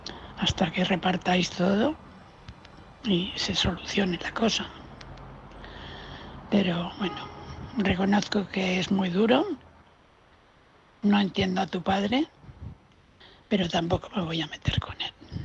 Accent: Valencia, Valencian Community, Spain; de Valencia.

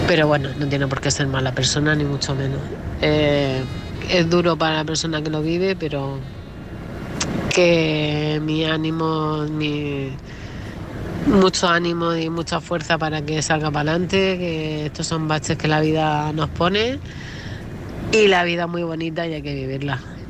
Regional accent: Cartagena, Region of Murcia, Spain; de Cartagena.

